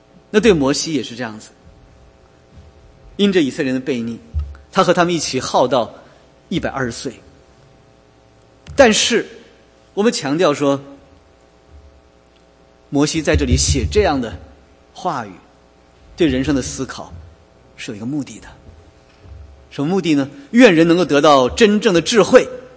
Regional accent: China; 这好像就是有点像我们中国人说一生啊，开门七样是柴米油盐酱醋茶

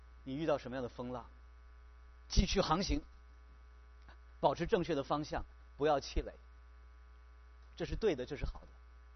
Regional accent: China; 我们中国人有句话叫做技高人胆大，对不对？

